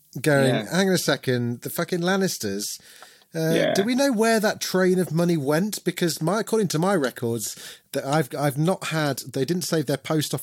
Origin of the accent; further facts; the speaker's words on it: Derby, East Midlands, United Kingdom; And I'm from Derby.